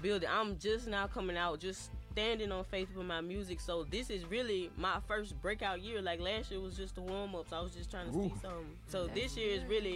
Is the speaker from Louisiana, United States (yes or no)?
yes; Baton Rouge, Louisiana, United States; But this will always be home away from home to me because I'm from Baton Rouge.